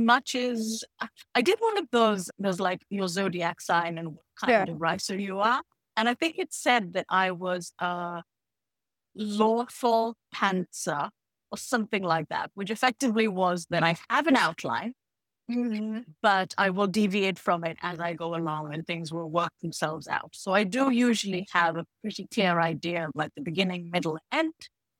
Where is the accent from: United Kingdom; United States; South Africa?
United Kingdom; I am a British Indian author who writes mostly fantasy and sci-fi.